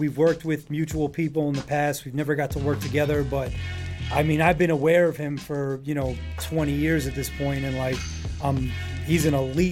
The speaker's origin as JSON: {"language": "English", "town": "Rockaway Beach", "region": "New York", "country": "United States", "tie": "born or raised there", "said": "Like I grew up in Rockaway Beach, you know what I mean? So it's like my neighborhood realistically was mostly like firemen, teachers, and nurses"}